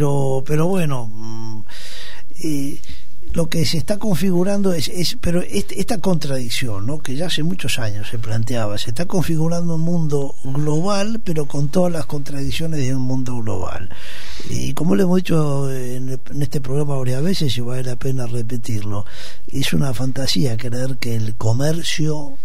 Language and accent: Spanish; Buenos Aires, Argentina; soy porteño, me gusta recorrer los cafés de Buenos Aires